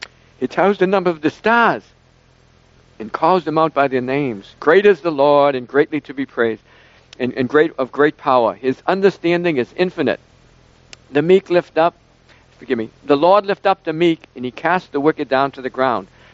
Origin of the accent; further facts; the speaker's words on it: Boston, Massachusetts, United States; That's all I cared about was sports, growing up in Boston.